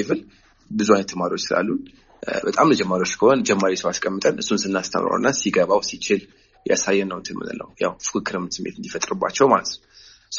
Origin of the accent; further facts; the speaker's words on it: Addis Ababa, Ethiopia; እና አሁንም ተወልጄ ያደግኩትኝ አዲስ አበባ ነው። ያደግኩትኝ ወደ ጨርቆስ አካባቢ ነው። እንግሊዝኛ ቋንቋ በጣም ከልጅነቴ ጀምሮ የምወደው ነገር ነበር።